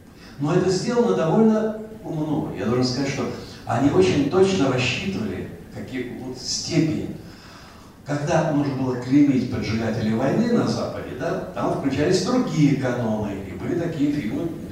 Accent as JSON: {"language": "Russian", "town": "Guryevsk", "region": "Kemerovo Oblast", "country": "Russia", "tie": "born or raised there", "said": "вот я вырос в Сибири, в Кузбассе, да, в маленьком как раз металлургическом городке Гурьевске."}